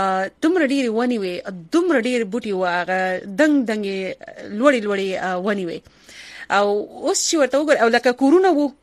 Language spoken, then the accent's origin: Pashto; Karachi, Sindh, Pakistan; زه په کراچۍ ښار کې پیدا لوی شوی یم، هلته زیږیدلی یم، هلته مې زده کړې کړي دي، په کراچۍ یونیورسٹی نه مې زده کړې ترلاسه کړې دي.